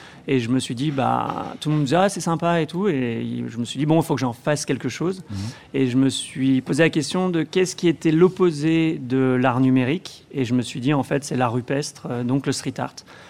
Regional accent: Auvergne-Rhône-Alpes, France; Alors, je suis originaire de la Drôme, bon, plus au sud de Saint-Paul-Trois-Châteaux.

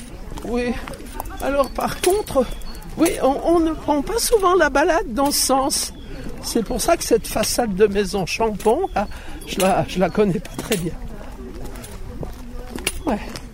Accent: Saint-Romain, France; born there; Je suis né à Saint-Romain.

